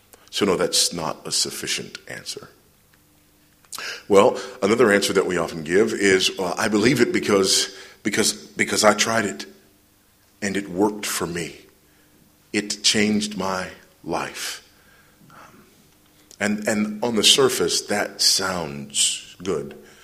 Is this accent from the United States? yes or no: yes; Texas, United States; I'm from Texas, and when people find out that we don't all wear boots and cowboy hats, some of them are actually, they're downtrodden.